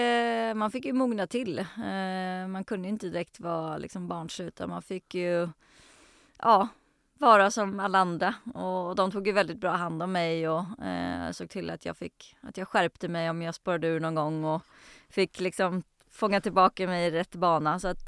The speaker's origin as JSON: {"language": "Swedish", "country": "Sweden", "tie": "born there", "said": "Men vi föddes ju i Sverige, så jag vet inte hur det där blir. Men det blir väl för att mamma är åländska, så blir man född in i någonting."}